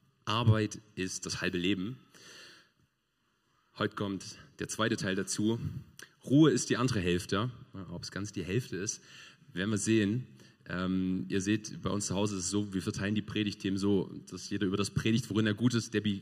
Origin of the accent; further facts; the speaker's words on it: Hartmannsdorf, Germany; Wenn ich zurückkomme nach Hartmannsdorf, wo ich aufgewachsen bin, kennt kein Mensch mich, weil ich bin seit langer Zeit weggezogen